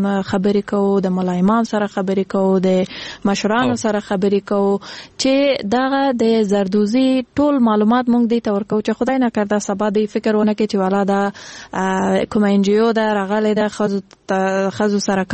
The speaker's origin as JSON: {"language": "Pashto", "region": "Kandahar", "country": "Afghanistan"}